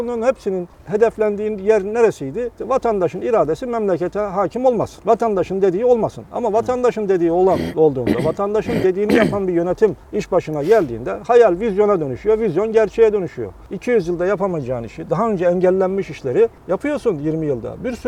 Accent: Mediterranean Region, Turkey; Ben tipik bir Akdenizliyim. Yani bir Akdenizli'nin hangi özellikleri varsa o bende var.

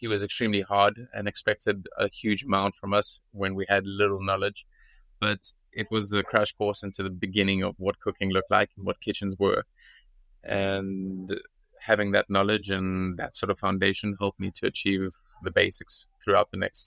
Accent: South Africa; moved away as an adult; now in Switzerland; So around the age of 20, 21. I got the opportunity to sort of leave my home country, South Africa, and embark on a culinary journey in Switzerland.

